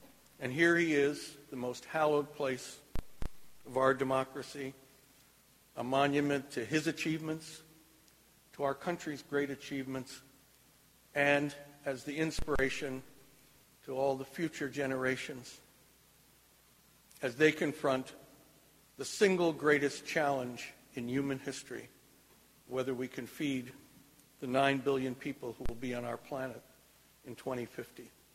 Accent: Iowa, United States; we're from Iowa, so we don't think it's better than Sarah Winnemucca

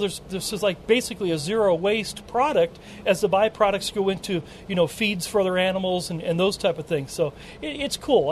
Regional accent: Indiana, United States; I'm an Indiana guy, you know, so I grew up around Indiana corn and Illinois corn and really all the stuff in the Midwest.

